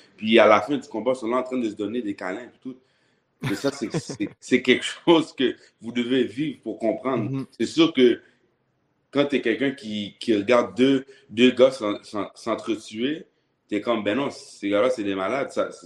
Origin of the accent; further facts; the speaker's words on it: Quebec, Canada; born there; moi, je suis né au Québec.